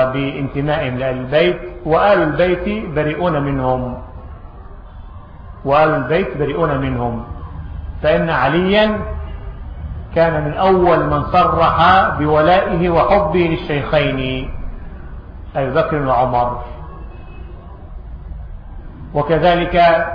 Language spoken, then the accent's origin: Arabic; Egypt; والعجب ممن فتحوا لهم صدورهم في بلدنا مصر خاصة بعد هذه الثورة المشؤومة